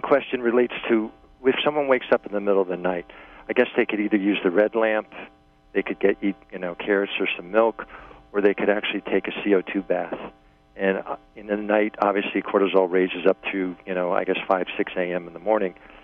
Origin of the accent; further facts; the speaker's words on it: New York, United States; I'm from New York, and I have just a question.